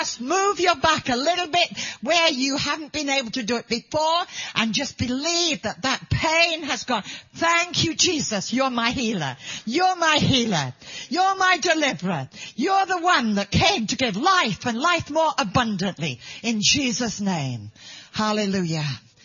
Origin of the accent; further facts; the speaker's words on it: Wales, United Kingdom; we come from Wales originally